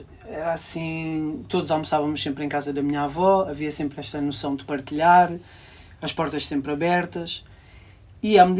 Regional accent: Carcavelos, Lisbon, Portugal; Eu nasci em 82, aos anos 80, 90, em Carcavelos, na zona onde eu nasci, estava rodeado pelo bairro das Marianas, Pedreira dos Húngaros, sim, bairro das Faceiras

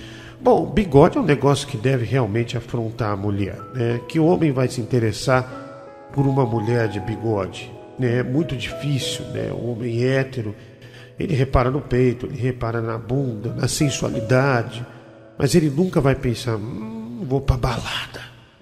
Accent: Paraná, Brazil; Sou do interior do Paraná.

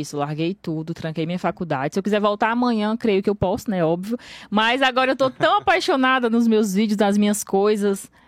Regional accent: Ceará, Brazil; Eu sou do Ceará, né? Sou cearense, eu moro no interior.

